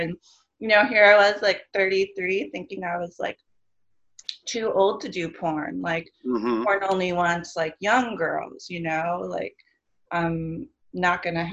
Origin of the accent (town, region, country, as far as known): Indiana, United States